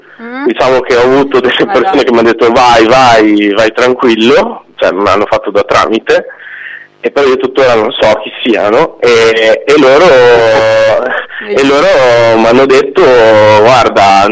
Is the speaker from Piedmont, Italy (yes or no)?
no; Modena, Emilia-Romagna, Italy; sono di Modena, sono cresciuto con loro